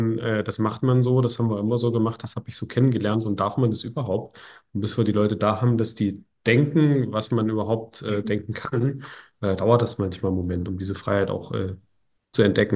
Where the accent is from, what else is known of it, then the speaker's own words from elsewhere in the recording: Lutherstadt Eisleben, Saxony-Anhalt, Germany; now in Berlin, Germany; Ursprünglich in Sachsen-Anhalt, in Lutherstadt Eisleben.